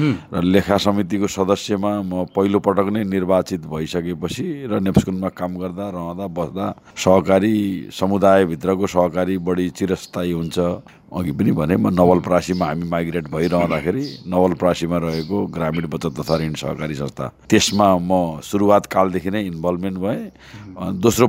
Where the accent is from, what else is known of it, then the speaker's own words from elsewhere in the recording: Butwal, Lumbini Province, Nepal; also born or lived in Palpa; त्यसपछि मेरो बुटवलमा आएर स्कुलिङ लाइफ सुरु भयो। मैले 1 क्लासदेखि नै बुटवलमा पढेँ र बुटवलबाट एसएलसी गरिसकेपछि, अझ त्यसमा एसएलसी गर्ने बेलामा म बिचमा 2 फेरि पाल्पामै भएर जनता माविबाट मैले एसएलसी गरेको हो।